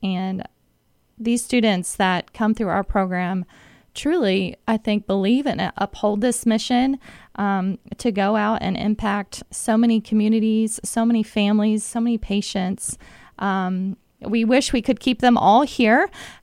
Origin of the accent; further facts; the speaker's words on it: Ohio, United States; I'm from Ohio